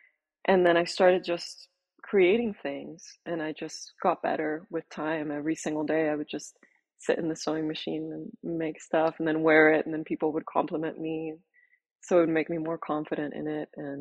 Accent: Cuba; that tropical, colorful life that I grew up in Cuba.

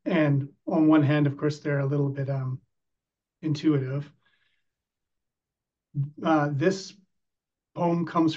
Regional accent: British Columbia, Canada; I grew up on Vancouver Island

